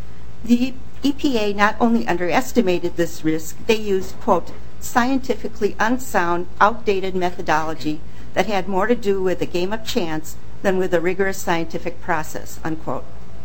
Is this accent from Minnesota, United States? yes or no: yes; St. Louis Park, Minnesota, United States; I'm from St. Louis Park.